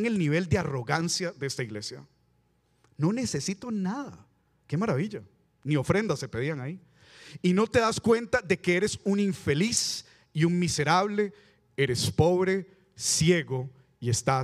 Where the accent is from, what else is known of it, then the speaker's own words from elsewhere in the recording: Costa Rica; aquí estamos llenos de los valores costarricenses, queramos o no, porque somos costarricenses.